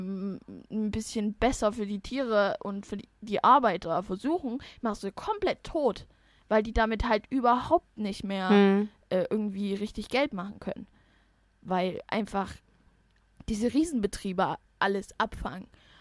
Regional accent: Saxony, Germany; vor allen Dingen bei uns im Osten, ne

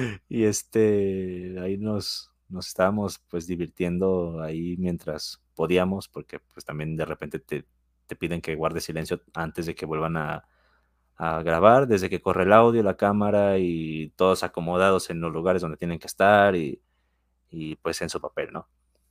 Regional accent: Guadalajara, Jalisco, Mexico; tengo 31 años. Soy de Guadalajara, Jalisco, México.

